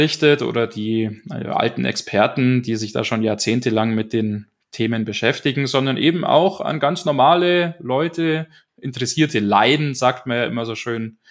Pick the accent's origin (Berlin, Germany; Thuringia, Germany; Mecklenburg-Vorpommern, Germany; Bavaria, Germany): Bavaria, Germany; now in Munich, Germany; Also wie vorhin schon gesagt … Ich bin vor 15 Jahren zum Maschinenbaustudium nach München gekommen. Ich bin ursprünglich aus der Oberpfalz.